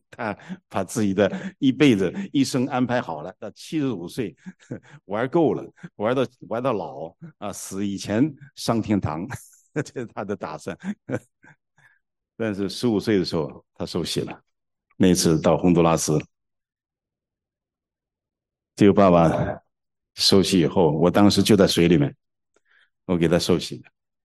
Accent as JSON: {"language": "Chinese", "country": "China", "moved": "yes", "said": "我们从中国来的，他们在这边长大的，是两个不同的文化"}